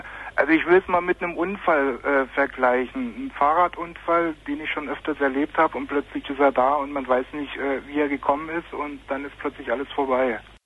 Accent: Berlin, Germany; Aus Berlin.

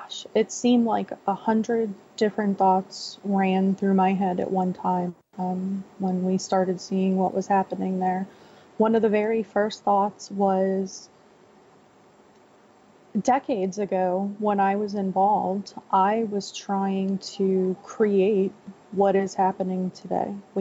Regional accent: Florida, United States; Well, I grew up in South Florida in a very rural area

